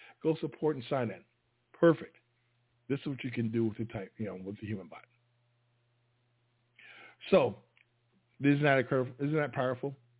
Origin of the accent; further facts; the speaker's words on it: Plattsburgh, New York, United States; Plattsburgh, New York, my hometown, my guest Friday's hometown.